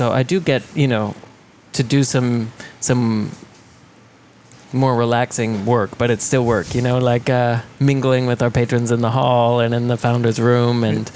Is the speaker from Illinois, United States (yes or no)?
no; Belgrade, Montana, United States; So I grew up in Belgrade, Montana, population 6,000.